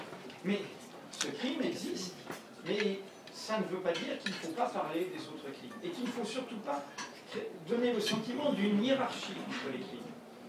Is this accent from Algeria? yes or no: yes; Algeria; also born or lived in French Antilles; Moi, j'ai grandi aux Antilles et en Algérie, je suis un produit de cette histoire, tout en n'étant pas moi-même issu de ces territoires.